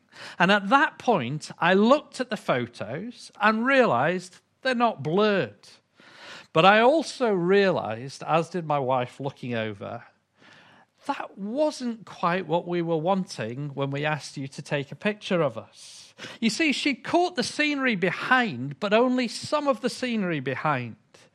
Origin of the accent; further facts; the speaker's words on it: Yorkshire and the Humber, United Kingdom; I'm from Yorkshire, but being from England, of course I didn't say any of that.